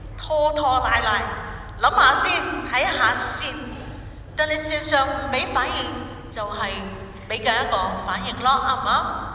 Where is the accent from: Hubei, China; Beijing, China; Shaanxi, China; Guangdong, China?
Guangdong, China; 用我们广东人的讲法叫做本地姜辣